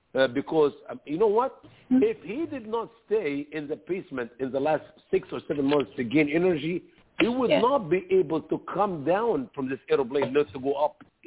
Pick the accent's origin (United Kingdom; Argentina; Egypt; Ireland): Egypt; now in United States; I grew up in Egypt. I was not born in America. I grew up in Egypt